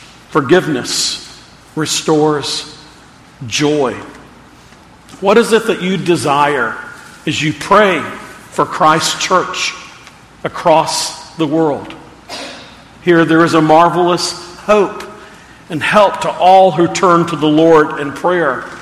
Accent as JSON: {"language": "English", "region": "Texas", "country": "United States", "tie": "born or raised there", "said": "Recently, I was thinking of a song that I heard as a boy growing up where I grew up in Texas."}